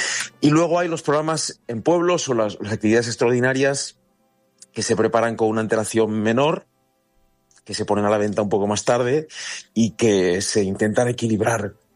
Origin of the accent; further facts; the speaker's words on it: Altea, Valencian Community, Spain; Ya sabes que yo soy un alteano de pro de defender mi tierra en todas partes.